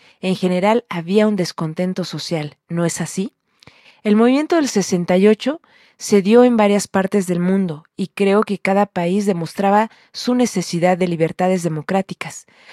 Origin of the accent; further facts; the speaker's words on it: Guerrero, Mexico; Yo soy de Guerrero y me fui con mi familia allá.